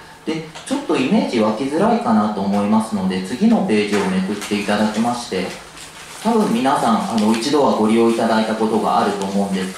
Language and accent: Japanese; Osaka, Japan; 大阪出身でして